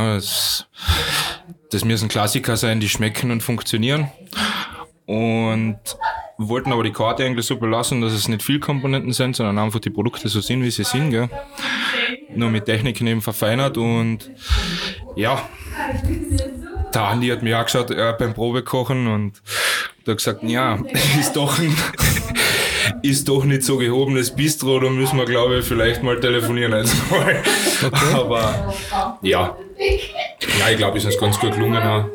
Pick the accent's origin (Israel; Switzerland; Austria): Austria; Carinthia; also born or lived in Dresden; now in Vienna, Austria; Nein, ich bin ein Gurktaler, genau so ist es. Ja. Bin aufgewachsen am Zammelsberg, geboren und gefeit.